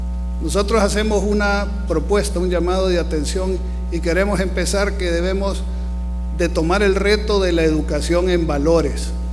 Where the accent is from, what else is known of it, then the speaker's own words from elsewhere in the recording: El Salvador; muchos hemos crecido y hemos empezado a creer de que quizás el problema de El Salvador somos los salvadoreños.